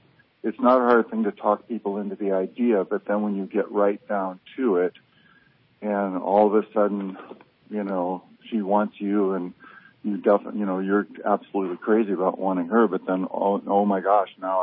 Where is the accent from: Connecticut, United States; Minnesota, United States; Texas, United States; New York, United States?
Minnesota, United States; just because I grew up in Minnesota, so the analogy I use